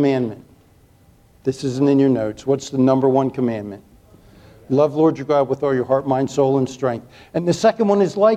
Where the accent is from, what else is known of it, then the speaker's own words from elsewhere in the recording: Chesapeake Bay, United States; I grew up on the Chesapeake Bay. You get in deep weeds, you ain't going very far.